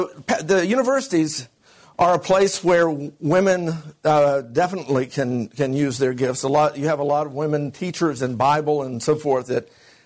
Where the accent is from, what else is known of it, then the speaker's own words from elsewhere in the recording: United States; accent: American; as well as my accent, that I'm an American